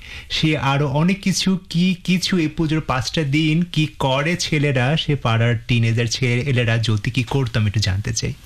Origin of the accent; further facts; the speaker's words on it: Dhaka, Dhaka Division, Bangladesh; আমি যদিও আমার বড় হওয়া আমার থাকা পুরো ঢাকায় কিন্তু আমার বাবা মা দুজনেই হচ্ছে জামালপুর শহরের